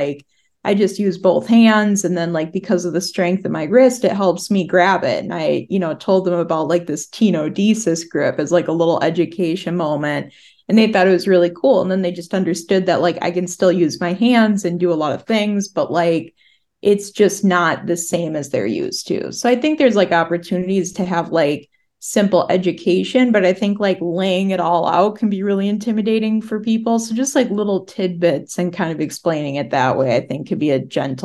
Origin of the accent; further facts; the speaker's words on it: Minnesota, United States; I'm from Minnesota.